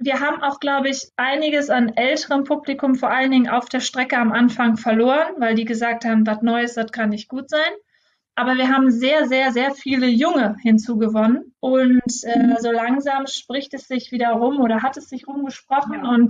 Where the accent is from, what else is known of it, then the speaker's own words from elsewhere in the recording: Solingen, North Rhine-Westphalia, Germany; also wir wohnen ja jetzt auch in Solingen, zwischen Düsseldorf und Köln gelegen. Mhm. Wir sind hier aufgewachsen im Stadtteil Ohligs